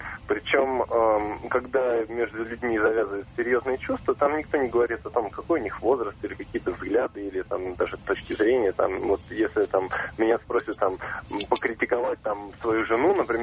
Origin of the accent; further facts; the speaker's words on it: Moscow, Russia; я родился и прожил в Москве вот до своего возраста.